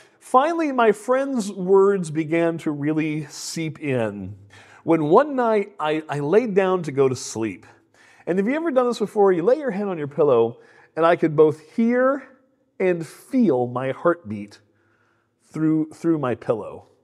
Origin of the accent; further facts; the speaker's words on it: United States; I want to be healthy, but I'm still an American, right?